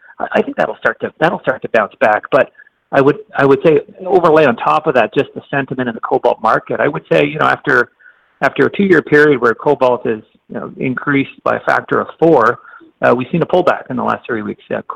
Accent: Canada

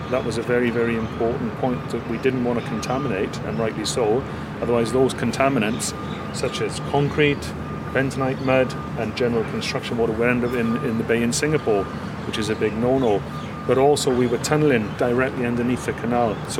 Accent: Wales, United Kingdom; now in Melbourne, Australia; I'm originally from South Wales. I studied civil engineering there

